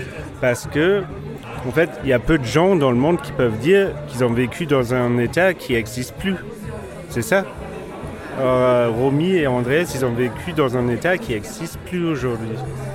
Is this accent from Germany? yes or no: yes; Germany; moi, j'ai grandi à l'Allemagne de l'Ouest.